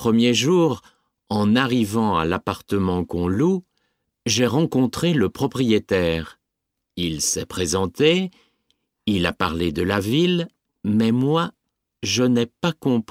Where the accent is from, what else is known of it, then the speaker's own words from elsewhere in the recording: Cormicy, Grand Est, France; moved away as an adult; now in Canada; Quand j'étais en France, j'habitais dans un village qui s'appelle Cormicy. C'est un très beau village. Et j'ai été un peu triste de le quitter.